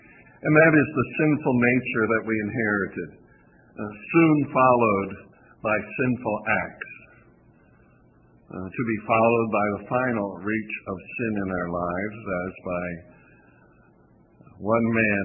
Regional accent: East Coast, United States; also born or lived in Lombard; If you're on the East Coast, like I grew up

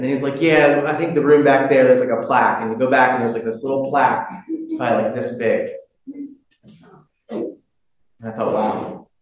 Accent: United States; So, you know, me as an American, I'm going there

